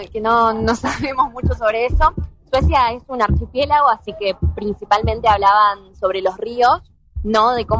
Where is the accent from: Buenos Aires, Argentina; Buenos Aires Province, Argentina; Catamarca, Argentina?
Catamarca, Argentina; Belén; porque nosotros somos de Belén, un pequeño pueblo de Catamarca, no hay nada.